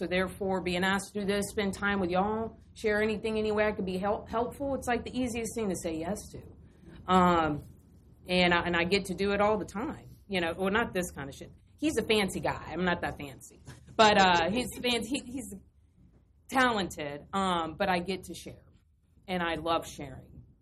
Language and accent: English; North Carolina, United States; I'm from North Carolina, and I got sober in Georgia.